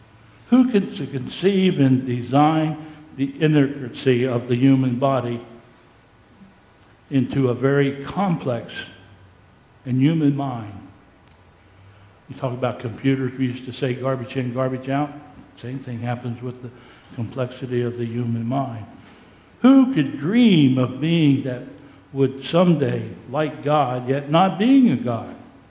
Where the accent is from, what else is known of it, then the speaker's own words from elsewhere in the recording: Harrisburg, Pennsylvania, United States; born there; I was born on October the 28th, 1944, in a place called Harrisburg, Pennsylvania.